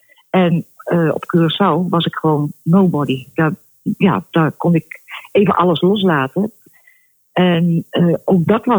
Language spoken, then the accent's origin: Dutch; Utrecht, Netherlands; Daalse Dijk, echt een volksbuurtje. Dat was mijn geboorteplaats op een hofje.